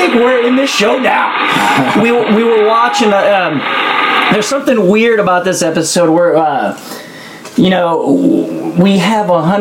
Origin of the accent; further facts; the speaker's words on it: California, United States; because I'm a guy growing up in the Bay Area